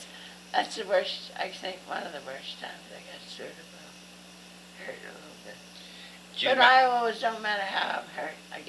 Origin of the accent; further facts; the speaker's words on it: New York, United States; born there; also born or lived in Bucks County, Pennsylvania; he was a butcher in New York. I was born in New York.